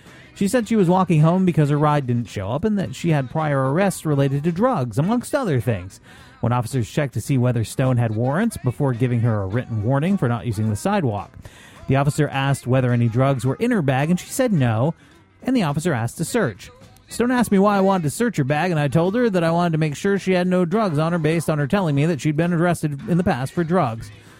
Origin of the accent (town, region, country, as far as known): Vermont, United States